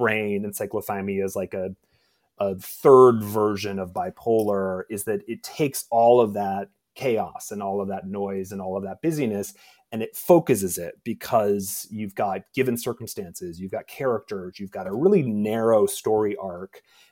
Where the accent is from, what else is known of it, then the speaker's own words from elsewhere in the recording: Indiana, United States; I grew up in Indiana in the middle of cornfields, a very rural environment.